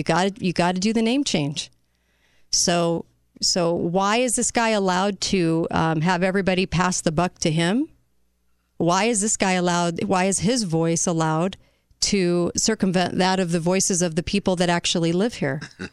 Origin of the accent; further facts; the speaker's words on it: California, United States; And I'm from California, and I never tried to California, Utah.